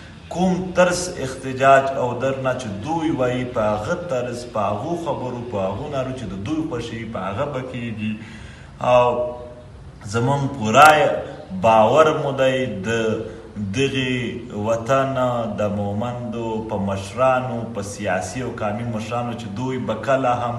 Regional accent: Khyber Pakhtunkhwa, Pakistan; مونږ پښتونخوا، د پښتونخوا وطن خلک یو یو او یو به ټول پښتانه.

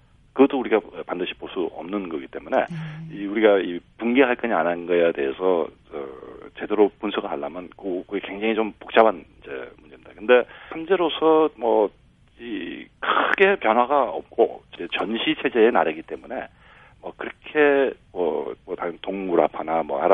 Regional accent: South Korea; 내가 한국 사람으로서

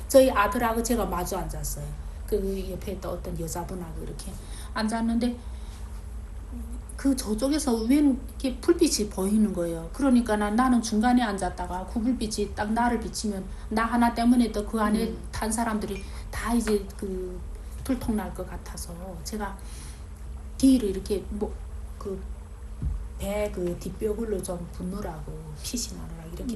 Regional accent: North Korea; born or raised there

